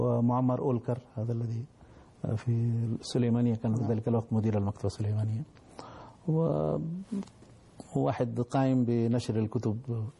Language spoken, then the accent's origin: Arabic; India; لكن أنا لما كنت أقول لهم أنا من الهند هم يقولون هندوستان فيفرحون